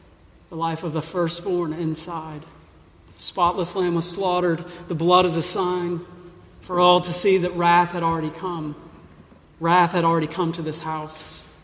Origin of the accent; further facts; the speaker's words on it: Mississippi, United States; I grew up in Mississippi. We had these road signs.